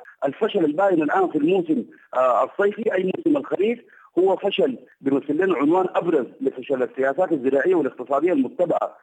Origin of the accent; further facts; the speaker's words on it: Sudan; اللي بتجمعنا كلنا كسودانيين